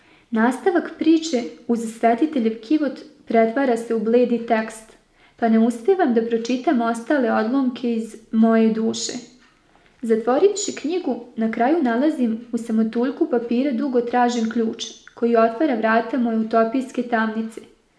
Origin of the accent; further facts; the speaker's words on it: Koprivnica-Križevci County, Croatia; Nedaleko od Lepavine nalazi se moj rodni grad, koji je i danas dom mojih roditelja i prijatelja.